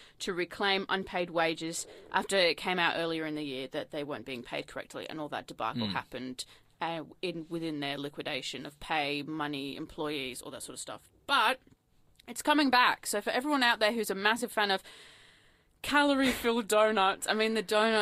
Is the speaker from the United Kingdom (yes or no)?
yes; England, United Kingdom; I'm English. Forgive me.